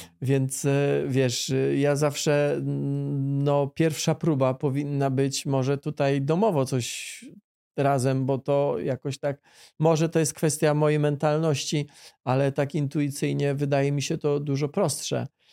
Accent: Silesian Voivodeship, Poland; Ja się tak przyglądam, może dlatego, że jestem ze Śląska, górnictwu kosmicznemu.

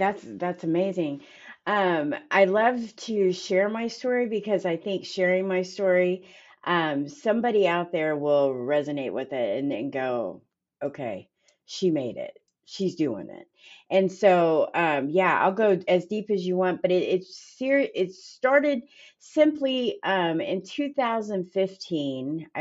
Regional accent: Dayton, Ohio, United States; now in Columbus, United States; a job that was 2 hours away from my hometown, which is a little bit outside of Dayton. And it was the opportunity to move to Columbus.

